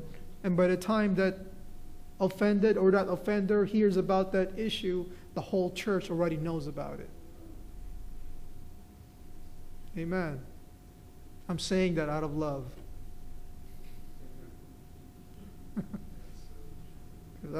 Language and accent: English; Philippines; And I'm only going to say it because I'm Filipino.